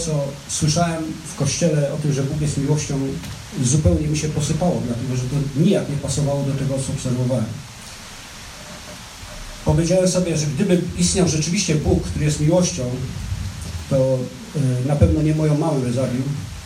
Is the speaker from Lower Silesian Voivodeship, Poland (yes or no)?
yes; Jelenia Góra, Lower Silesian Voivodeship, Poland; born there; Ale Jelenia Góra jest dla mnie też ważna z tego względu, że tam nie tylko się urodziłem